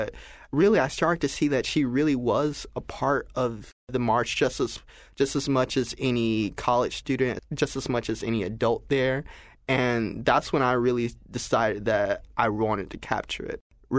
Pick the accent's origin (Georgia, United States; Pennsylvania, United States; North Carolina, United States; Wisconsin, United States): Georgia, United States; Columbus; I think that growing up in the South, definitely, Columbus, Georgia, I was never too far away from civil rights knowledge.